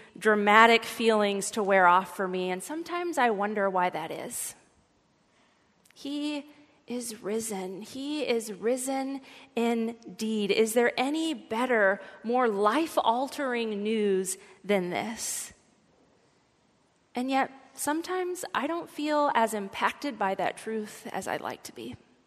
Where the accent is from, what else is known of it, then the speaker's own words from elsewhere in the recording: Texas, United States; I was raised in West Texas, and I come from a really long line of very dramatic people.